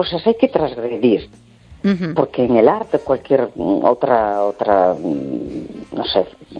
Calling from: A Coruña, Galicia, Spain; de La Coruña.

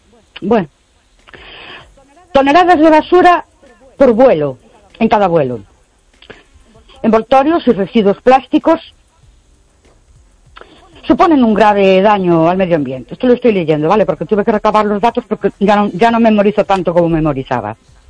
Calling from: Ourense, Galicia, Spain; de Orense.

